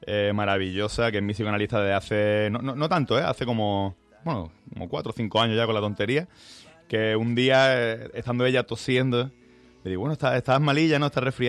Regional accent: Málaga, Andalusia, Spain; now in Madrid, Spain; porque Madrid al final es mi ciudad, por más que yo soy de Málaga, pero yo llevo aquí viviendo... No sé, yo creo que ya va para 16, 17 años que vivo aquí

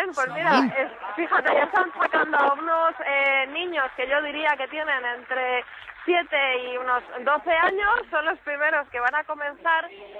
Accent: Madrid, Community of Madrid, Spain; de Madrid

